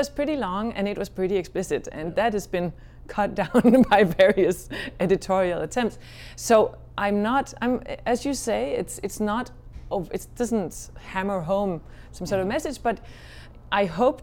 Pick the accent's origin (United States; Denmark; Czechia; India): Denmark; because I grew up in Denmark